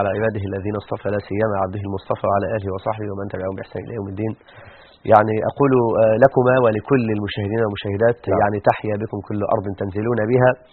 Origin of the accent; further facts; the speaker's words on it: Mansoura, Dakahlia, Egypt; now in Cairo, Egypt; انا الاهل في المنصوره, امي وابي واخواتي والاسره جميعا وانا وحيدا فريدا في القاهره انا واختي الكبرى